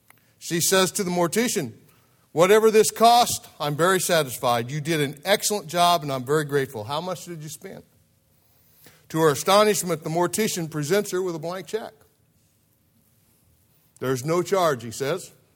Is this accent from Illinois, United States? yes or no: yes; Illinois, United States; we trust that God will use them greatly in my home state of Illinois.